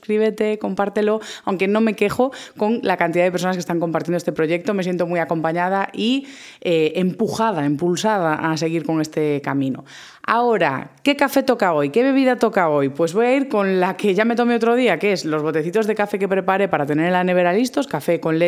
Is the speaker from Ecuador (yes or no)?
no; A Coruña, Galicia, Spain; yo soy del norte, soy de Galicia, a Coruña, y aquí pues somos bastante irónicos, tenemos bastante retranca que se conoce